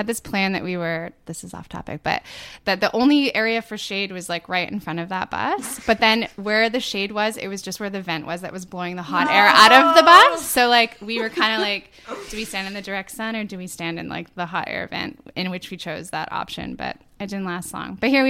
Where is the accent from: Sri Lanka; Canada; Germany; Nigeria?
Canada; Vancouver, British Columbia; So I'm from Vancouver, British Columbia, beautiful British Columbia.